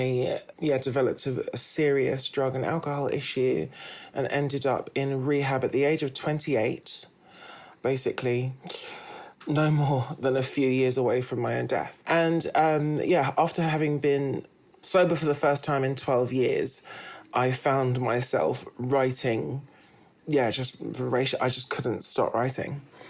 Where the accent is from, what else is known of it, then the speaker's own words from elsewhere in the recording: London, United Kingdom; I'm from North London. I'm Jamaican and Zimbabwean.